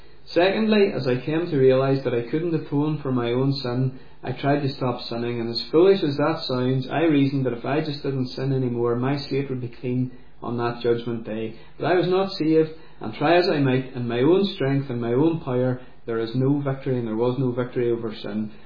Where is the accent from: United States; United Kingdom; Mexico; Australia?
United Kingdom; Londonderry, Northern Ireland; I'm originally from Londonderry, but I now live just outside Microfield